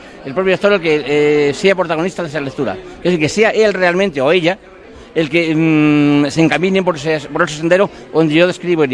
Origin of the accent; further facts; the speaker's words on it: Galicia, Spain; cuando hablo del norte, de Galicia, de mi tierra, que es maravillosa